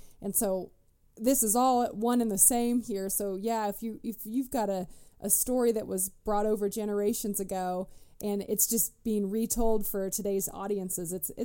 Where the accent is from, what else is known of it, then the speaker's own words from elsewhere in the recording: West Virginia, United States; I'm not originally from the area, so I'm always excited to, I'm from West Virginia originally